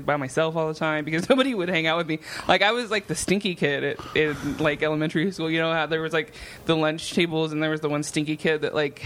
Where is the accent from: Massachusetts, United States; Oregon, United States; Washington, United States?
Oregon, United States; I'm from Oregon. I went to college, Portland State.